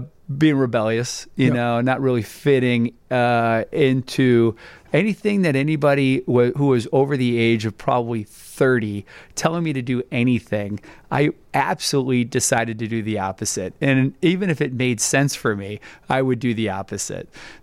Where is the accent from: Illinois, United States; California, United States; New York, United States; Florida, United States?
Illinois, United States; Oak Brook; So, I grew up, actually in the suburbs of Chicago in area of Oak Brook.